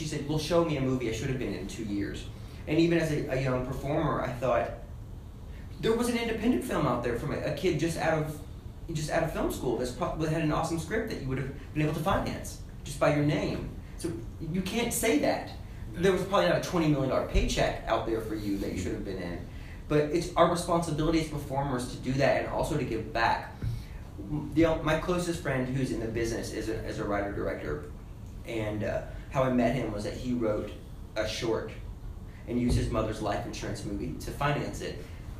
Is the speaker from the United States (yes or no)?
no; Australia; I'm Australian, I didn't pay to come here.